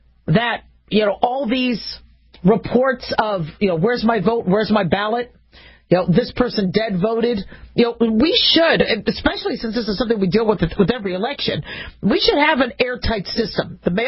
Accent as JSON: {"language": "English", "country": "United States", "said": "as an American, as a physician, as a business owner, as a mom"}